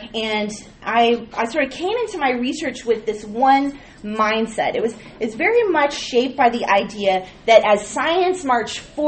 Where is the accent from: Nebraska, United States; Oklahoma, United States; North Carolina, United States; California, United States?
California, United States; I am from California originally, so it's real fun to be back.